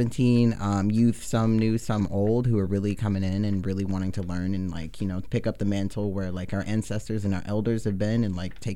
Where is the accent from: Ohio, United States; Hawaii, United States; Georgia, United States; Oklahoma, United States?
Georgia, United States; Atlanta; I came from Atlanta to move out here, and you know, labor organizing down there is really hard.